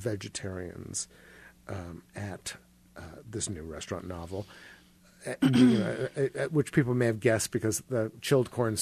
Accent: Indianapolis, Indiana, United States; And I said, I'm from Indianapolis, Indiana. She goes, oh, the East Coast.

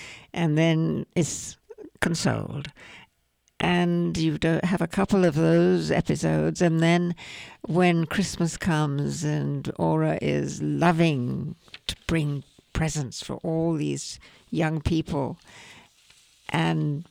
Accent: Canada; now in United States; Well, when we first emigrated, we came down from Canada to Texas, and I learned pretty quickly to say pecan instead of pecan.

